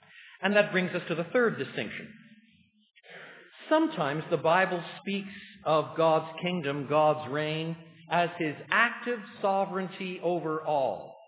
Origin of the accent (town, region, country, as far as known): Canada